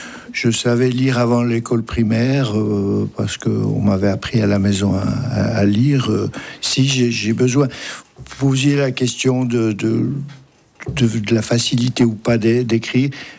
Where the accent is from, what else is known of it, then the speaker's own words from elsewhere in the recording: Jura, Switzerland; C'est une image qui fait un choc, surtout quand on vient du Jura.